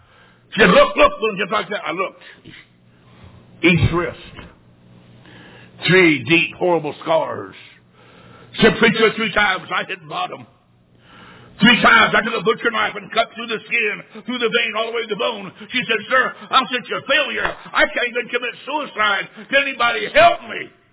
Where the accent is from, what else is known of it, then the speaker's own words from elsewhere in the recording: Illinois, United States; I said, ma'am, I'm from Illinois. I'm enjoying your wonderful weather.